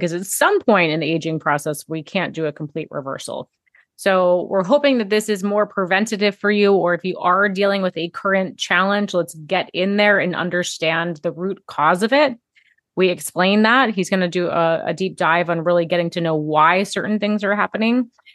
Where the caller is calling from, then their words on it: New York City, New York, United States; I am tuning in from New York City today